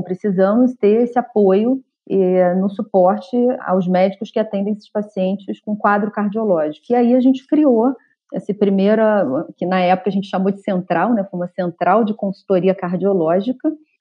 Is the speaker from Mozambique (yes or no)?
no; Petrópolis, Rio de Janeiro, Brazil; born there; quando eu vim para aqui, para minha cidade, né, onde eu nasci, em Petrópolis